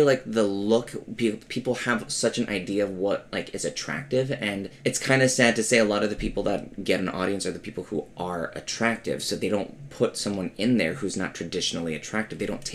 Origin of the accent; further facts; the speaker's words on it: China; because I couldn't find it because I grew up in China.